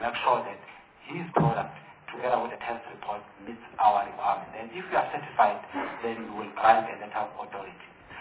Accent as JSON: {"language": "English", "country": "South Africa", "said": "which as a South African or part of the African continent is not something which is good."}